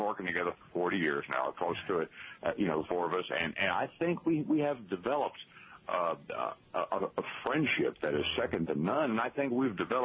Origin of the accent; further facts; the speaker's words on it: New Jersey, United States; born there; But believe it or not, I was born in New Jersey and I sing country music.